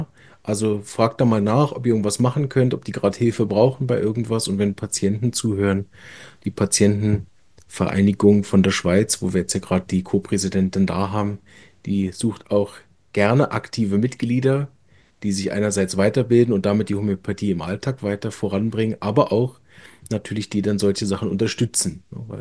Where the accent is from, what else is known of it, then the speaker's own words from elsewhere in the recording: Germany; Und ich war Deutscher